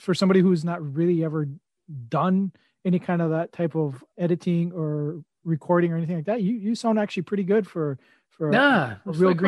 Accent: United States; being an American, obviously we have a fascination with the British and the Aussie and the New Zealand accents.

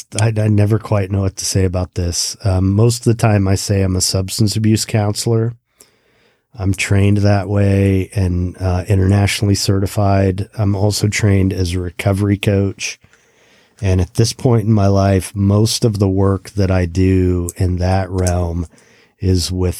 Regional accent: Kokomo, Indiana, United States; born there; I was born in Kokomo, Indiana.

